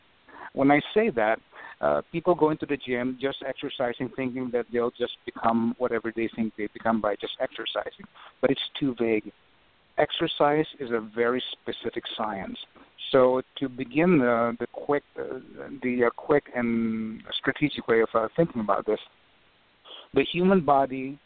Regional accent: Philippines; now in Illinois, United States; I hail from the Philippines and living in Illinois, just 60 miles south of Chicago.

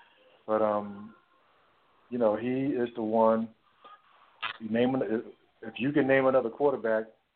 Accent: New York, United States; Well, as a New Yorker and as a Jet and Giant fan, I don't know how happy about that I am.

